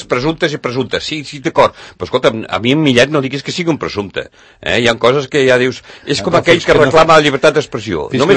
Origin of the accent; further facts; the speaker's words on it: Catalonia, Spain; invisibles com a catalans.